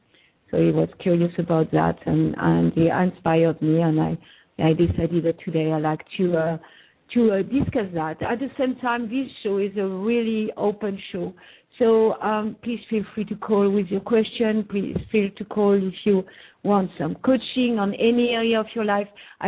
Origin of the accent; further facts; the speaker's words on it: France; accent: French; English is a second language; I'm from France, and I have a very strong French accent, and I'm quite aware of that.